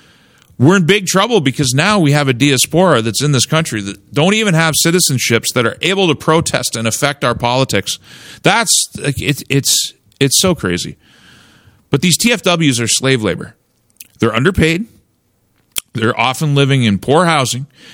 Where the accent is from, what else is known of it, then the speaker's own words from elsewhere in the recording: Canada; how it has absolutely destroyed your prospects for a brighter future as a Canadian. Like, we may have to seek our fortunes outside of the matrix of this country